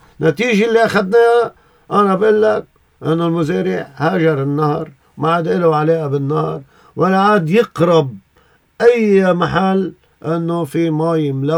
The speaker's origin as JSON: {"language": "Arabic", "country": "Lebanon"}